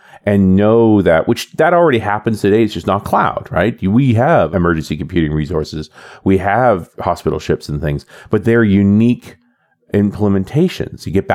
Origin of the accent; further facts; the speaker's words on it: Canada; I'm a Canadian